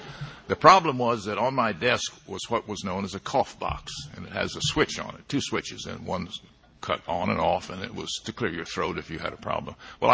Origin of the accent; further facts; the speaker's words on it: Washington, District of Columbia, United States; After a couple of years in Richmond, and then at WTOP in my hometown of Washington, I was hired by CBS